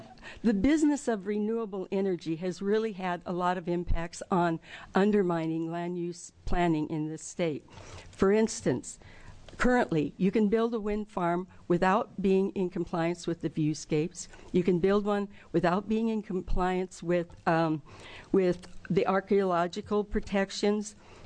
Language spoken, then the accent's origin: English; Kinzua, United States; I'm from Kinzu. I went all through grade school at Kinzu Grade School. That was a logging town.